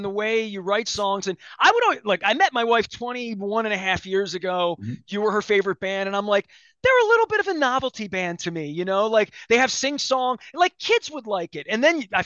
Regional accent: United States; And being American, I always feel sort of strangely welcome.

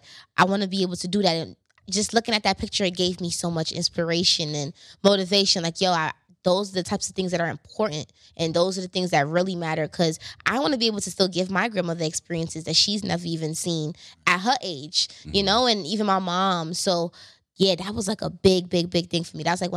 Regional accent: Canarsie, New York, United States; Like, I'm from Canarsie too as well.

